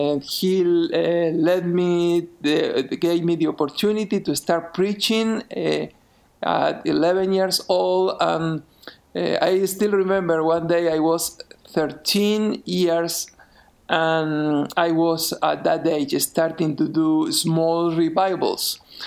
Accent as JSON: {"language": "English", "region": "Buenos Aires", "country": "Argentina", "tie": "born or raised there", "said": "I grew up in Buenos Aires, Argentina."}